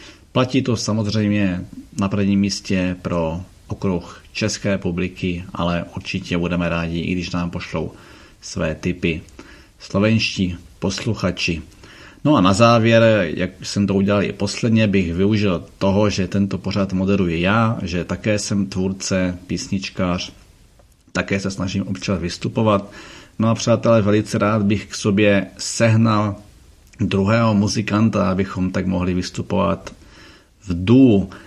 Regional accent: Ostrava, Moravian-Silesian Region, Czechia; Jelikož jsem z Ostravy, tak hledám takového člověka buď přímo z Ostravy

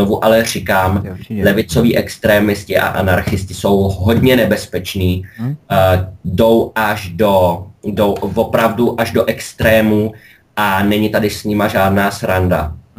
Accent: Bohemia, Czechia; now in Germany; Tak já si myslím, u nás v Čechách my jsme přeci jenom trošku jiný povahy, jo.

